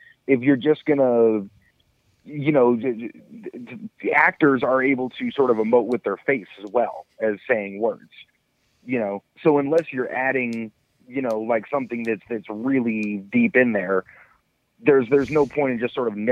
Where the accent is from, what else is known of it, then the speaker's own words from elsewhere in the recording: Los Angeles, California, United States; you know, I'm from Los Angeles, so I definitely know people who like the show.